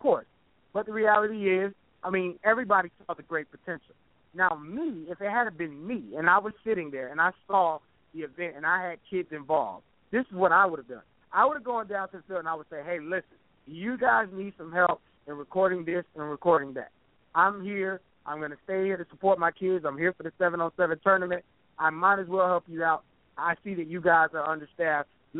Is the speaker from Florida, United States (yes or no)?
yes; Florida, United States; I come from Florida. We started Hotbed in South Florida.